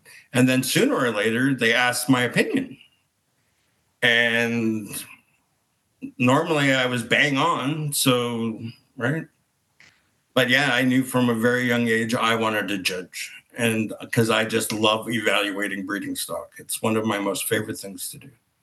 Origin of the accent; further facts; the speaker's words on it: Thunder Bay, Ontario, Canada; And in Thunder Bay, everyone goes, oh, it must have been hard growing up in Thunder Bay.